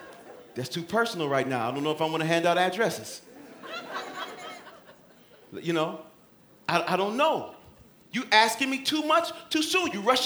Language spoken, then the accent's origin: English; Detroit, Michigan, United States; I'm from Detroit.